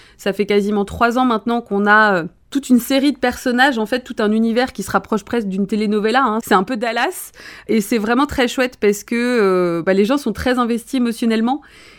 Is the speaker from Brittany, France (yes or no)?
yes; Brest, Brittany, France; now in Rennes, France; j'ai 38 ans, je vis à Rennes depuis plus de 10 ans maintenant, et je suis originaire de Brest, donc bretonne pur beurre